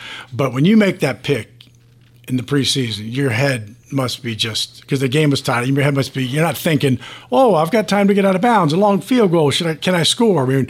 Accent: Virginia, United States; And so he went to Duke, and I just casually said, I'm from Virginia.

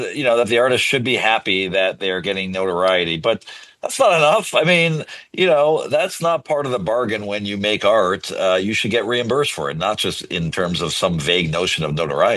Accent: Canada; as a Canadian gentleman, I have many.

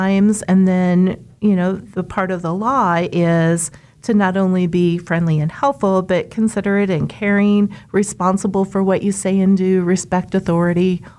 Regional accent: Nebraska, United States; also born or lived in Kansas; I lived 2 years in Kansas, my first 2 years of my life. And then my parents moved a whole 4 miles all the way into Nebraska.

